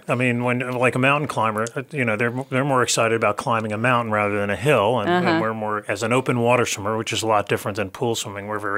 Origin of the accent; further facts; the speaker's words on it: Brooklyn, New York, United States; born there; I think it was because I was born on Shore Road in Brooklyn on the Hudson River. I think I could hear it from my crib, and that just programmed me for the rest of my life.